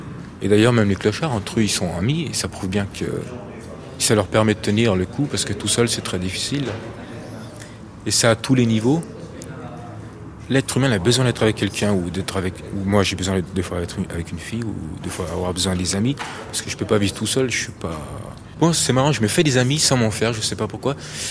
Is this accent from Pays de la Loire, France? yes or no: no; Auvergne-Rhône-Alpes, France; now in Paris, France; il y a un mois que je suis à Paris, parce que mon père il m'a mis à la porte, je viens de Haute-Savoie